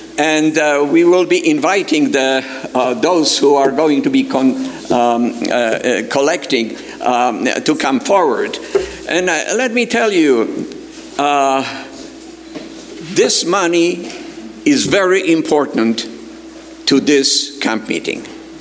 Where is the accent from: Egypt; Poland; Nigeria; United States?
Poland; accent: Polish; English is a second language; moved away; I am from Delta. And in case you wonder about my accent, I am Polish. But I left Poland a while back.